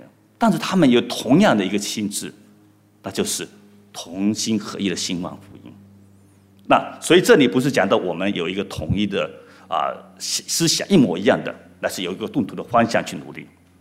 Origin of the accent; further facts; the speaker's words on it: China; 我们从中国过来的，应该来说我可能经历还不是很多